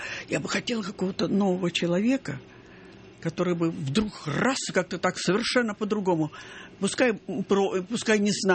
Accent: Kharkiv, Kharkiv Oblast, Ukraine; Ну как это так? Я же из Харькова.

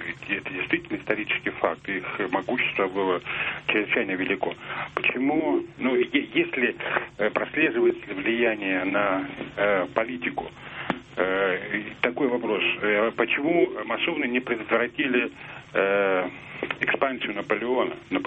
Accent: Moscow, Russia; я из Москвы.

